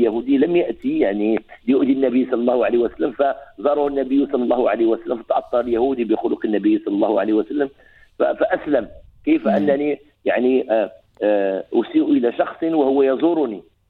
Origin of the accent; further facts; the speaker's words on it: Morocco; معروفة عندنا في المغرب